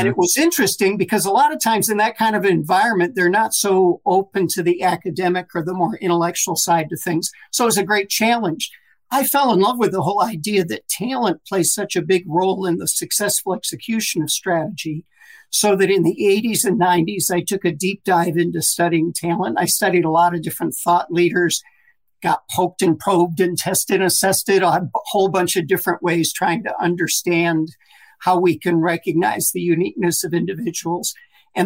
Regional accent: Lansing, Michigan, United States; I grew up in Lansing, Michigan. So we drove from Lansing to Detroit

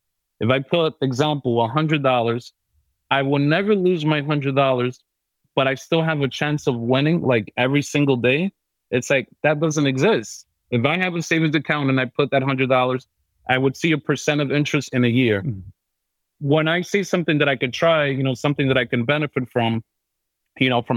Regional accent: New York City, New York, United States; I was born and raised in New York City.

